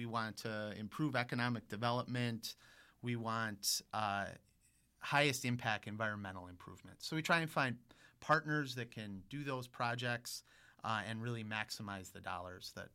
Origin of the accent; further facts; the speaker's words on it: Rio, Wisconsin, United States; one of the great benefits growing up in Ryo was the environment around it.